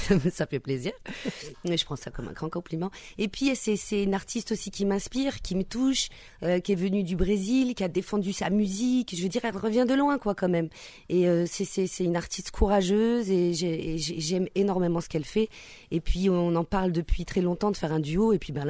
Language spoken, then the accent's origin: French; Angoulême, Nouvelle-Aquitaine, France; Moi, je suis née à Angoulême, voilà, là, je suis charentaise berbère.